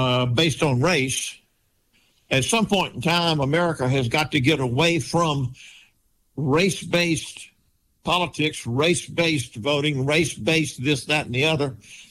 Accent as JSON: {"language": "English", "town": "New Orleans", "region": "Louisiana", "country": "United States", "tie": "born or raised there", "said": "Trump is like I grew up down there in the New Orleans area."}